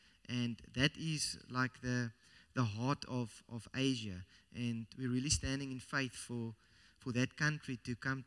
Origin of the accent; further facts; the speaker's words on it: Somerset West, Western Cape, South Africa; I grew up in Somerset West, and I also grew up in this church.